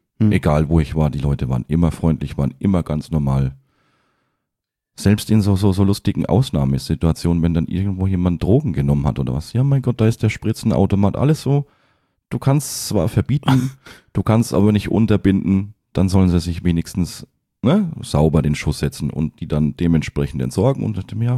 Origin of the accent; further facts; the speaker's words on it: Schweinfurt, Bavaria, Germany; now in Berlin, Germany; Ja, ich bin gebürtiger Schweinfurter und habe mich dann quasi in der Ausbildung in die Stadt verknallt